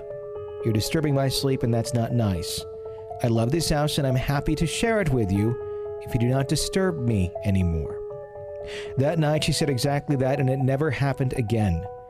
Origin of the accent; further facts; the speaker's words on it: Missouri, United States; I grew up in Southwest Missouri in a small farming community.